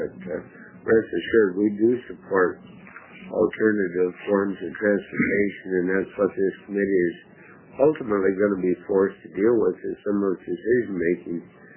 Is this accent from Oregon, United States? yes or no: yes; Oregon, United States; My wife and I was born and raised in Oregon